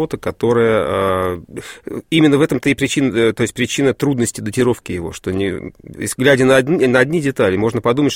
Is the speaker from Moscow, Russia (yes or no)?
yes; Moscow, Russia; И так получилось, что я стал жителем этого села 20 лет назад. То есть я родился и вырос в Москве, но мы с женой 20 лет назад решили, что нам нужен дом и много детей.